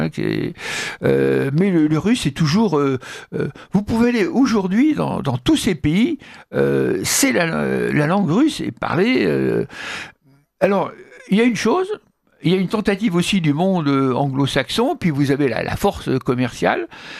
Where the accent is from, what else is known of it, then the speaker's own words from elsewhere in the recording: France; En tant que Français, ça me navre